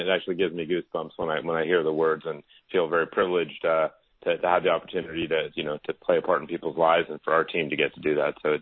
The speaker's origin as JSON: {"language": "English", "town": "Dallas", "region": "Texas", "country": "United States", "tie": "born or raised there", "said": "So I grew up in Dallas, Texas."}